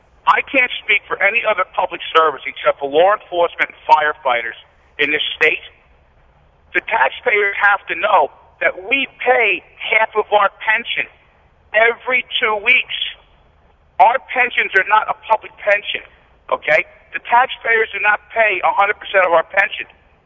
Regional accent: New Jersey, United States; I'm born and raised in New Jersey and retired law officer.

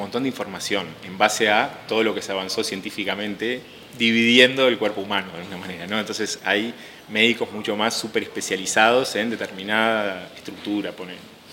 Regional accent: Uruguay; soy uruguayo, le digo.

